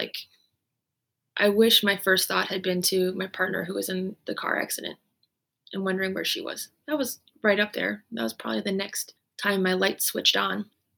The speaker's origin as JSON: {"language": "English", "country": "Canada", "also_born_or_lived": "United States", "said": "You could say partly maybe I'm Canadian and I'm American, so maybe that mixture also made me more resilient."}